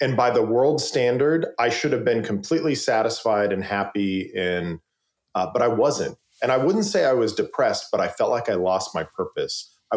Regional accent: Westlake Village, California, United States; And the next day I'm at a coffee shop in my hometown here of Westlake Village.

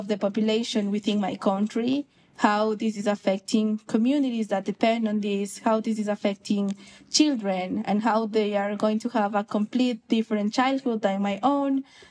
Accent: Quito, Pichincha, Ecuador; Yes, I grew up in Quito. I'm from Quito, the capital of Ecuador. I'm surrounded by amazing mountains.

